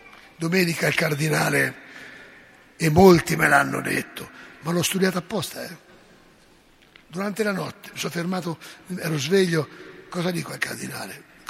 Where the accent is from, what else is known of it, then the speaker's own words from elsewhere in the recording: Umbria, Italy; Io sono umbro.